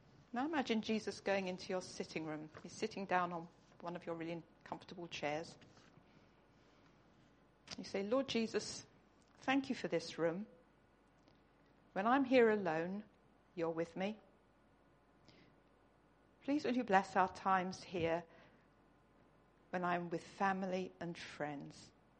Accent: the South, United States; I'm from the South, so I'm different

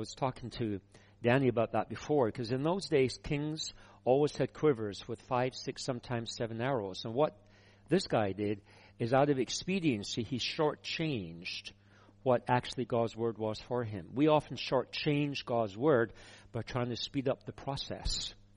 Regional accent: Scotland, United Kingdom; Well, I'm Scottish.

